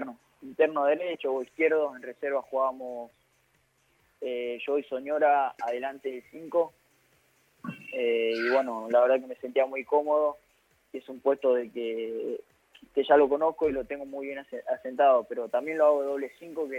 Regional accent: General Güemes, Salta, Argentina; also born or lived in Jujuy; Yo soy nací en Jujuy. Bueno, me fui chiquito a Salta, donde tengo la familia de mi papá, en General Güemes.

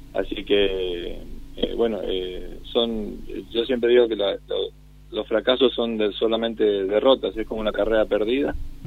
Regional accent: Quitilipi, Chaco, Argentina; De Quitilipi, sí.

